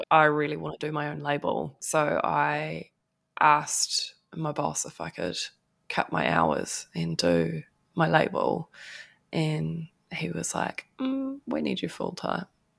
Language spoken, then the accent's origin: English; New Zealand; English is a second language; So my parents are Dutch. So my blood is Dutch, but I'm a Kiwi and my Dutch is, we could say, conversational.